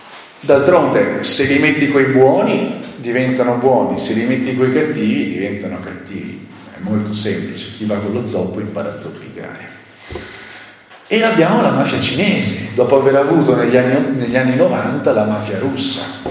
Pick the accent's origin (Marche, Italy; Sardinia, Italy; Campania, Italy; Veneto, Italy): Veneto, Italy; Noi veneti l'abbiamo fatto.